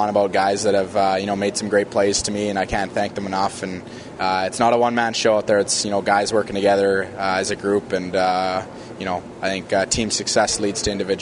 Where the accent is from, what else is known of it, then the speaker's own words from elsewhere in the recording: Kamloops, British Columbia, Canada; playing in front of the hometown crowd, hopefully winning a championship, scoring goals. I kind of want to bring that passion back to Kamloops